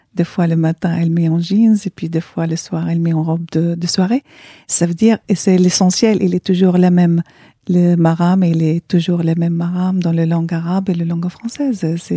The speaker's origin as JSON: {"language": "French", "country": "France", "said": "je suis française, j'habite la France"}